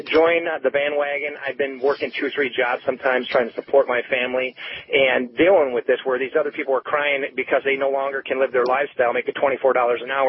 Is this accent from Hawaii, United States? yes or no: no; Warren, Michigan, United States; I'm from Warren.